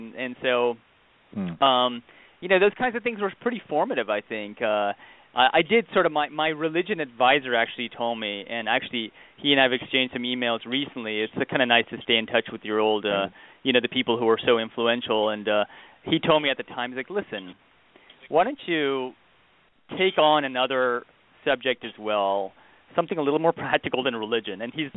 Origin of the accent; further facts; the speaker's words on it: Texas, United States; also born or lived in India; I grew up mostly in Texas, but with a couple stints back and forth to India as well.